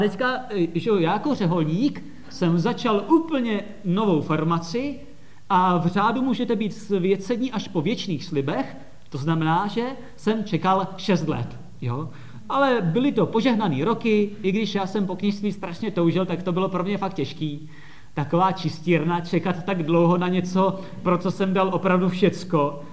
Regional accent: Soběšice, South Moravian Region, Czechia; A taky protože jsem od malička vyrůstal tady, já jsem ze Soběšic, takže to je 7 kilometrů odsud

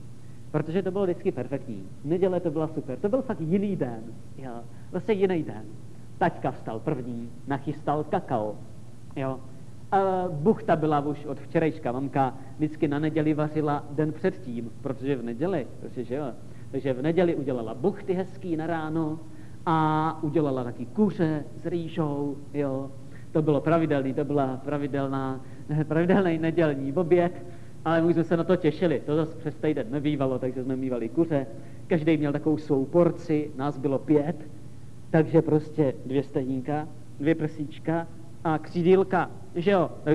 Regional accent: Soběšice, South Moravian Region, Czechia; My jsme ještě neměli auto, já jsem ze Soběšic, takže autobusem do Útěchova

